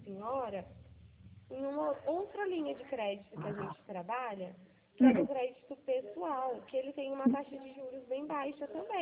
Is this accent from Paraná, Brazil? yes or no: no; Araras, São Paulo, Brazil; Eu sou daqui de Araras.